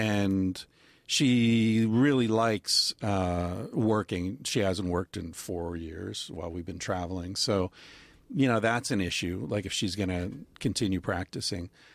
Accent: United States; And so even though I was raised in America, I never felt like this country never really made sense to me.

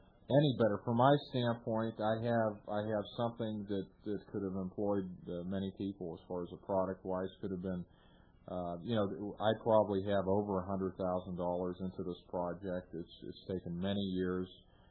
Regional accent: Youngstown, Ohio, United States; I was from Youngstown, Ohio. Youngstown, Ohio was the second largest steel producer in the country, only second to Pittsburgh. And I remember as a little boy, my grandparents lived across the street from United States Steel

